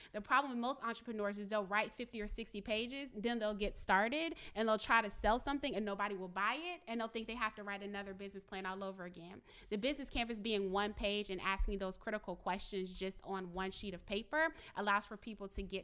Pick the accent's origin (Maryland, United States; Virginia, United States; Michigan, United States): Virginia, United States; Richmond; because I'm from Richmond